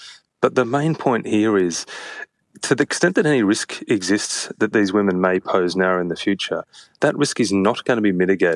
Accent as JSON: {"language": "English", "country": "Australia", "said": "And from my perspective here in Australia, as an Australian citizen, I find that deeply disappointing."}